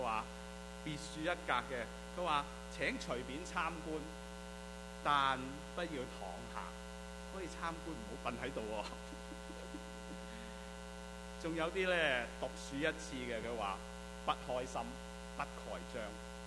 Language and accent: Chinese; China; 作为一个中国人